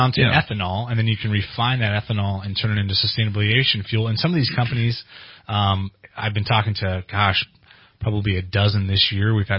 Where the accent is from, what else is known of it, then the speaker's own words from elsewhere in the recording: Weaverville, California, United States; Growing up in Weaverville, being in around fires forever